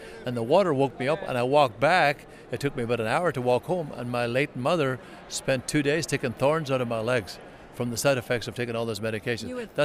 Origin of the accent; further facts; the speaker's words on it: Ireland; moved away as an adult; I came from Ireland, Mike, when I was about 21, 22 to this country.